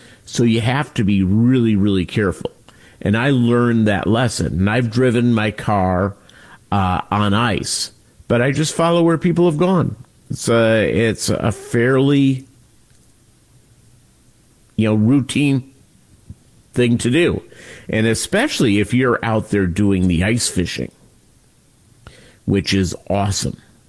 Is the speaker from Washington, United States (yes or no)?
no; Minnesota, United States; I grew up in the upper Midwest. I grew up in Minnesota.